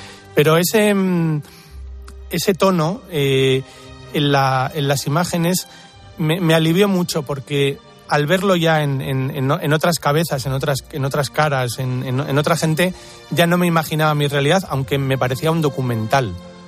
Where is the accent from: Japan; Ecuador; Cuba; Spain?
Spain; Bilbao, Basque Country; cómo son los sevillanos, cómo somos los de Bilbao